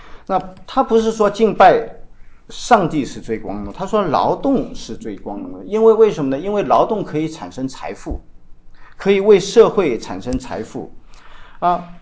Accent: China; 我们在中国大陆成长起来的，我们在小的时候就有三观的教育啊

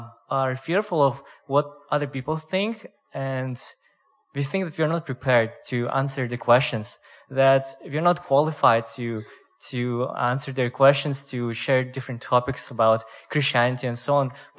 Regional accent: Russia; moved away as an adult; I'm from Russia, but I'm Asian. I'm Korean, more specifically. … I come from Russia here to study English and business 3 years ago.

